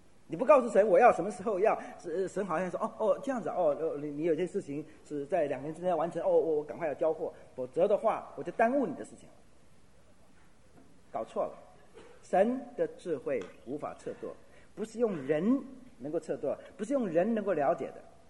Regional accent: China; now in United States; 我们中国人是这样的

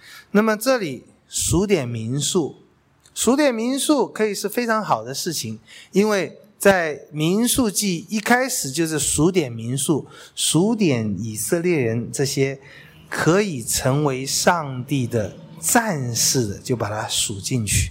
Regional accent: China; 这个在我们中国人里面现在当然也比较少了，就是从家谱来找谁是谁

